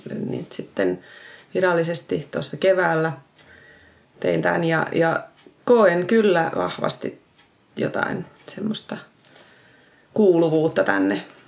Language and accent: Finnish; Turku, Southwest Finland, Finland; also born or lived in London; Olen Turusta kotoisin, mutta ajattelin, että haluaisin mielellään Helsinkiin